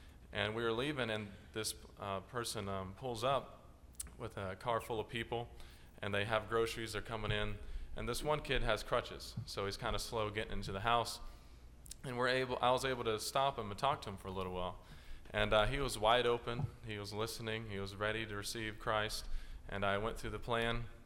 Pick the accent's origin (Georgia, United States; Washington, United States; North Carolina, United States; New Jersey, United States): Georgia, United States; I'm also from Georgia.